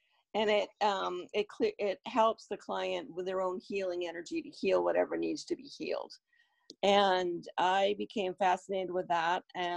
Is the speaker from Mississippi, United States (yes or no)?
no; Dover-Foxcroft, Maine, United States; I grew up in Dover Foxcroft, which is how I know Emily. I went to school with her parents, and went to college in Massachusetts.